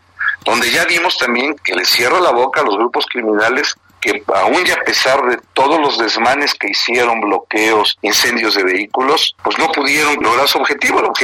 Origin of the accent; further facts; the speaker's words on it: Mexico; eso también nos debe de dar como mexicanos una tranquilidad